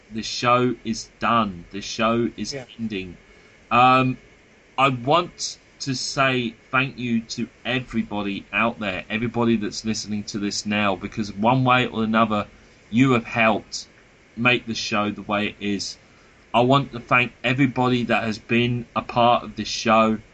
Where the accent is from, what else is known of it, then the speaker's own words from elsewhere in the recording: Trinidad & Tobago; I am from Trinidad, by the way. I am Nabil's friend, the other Transformer collector on this island.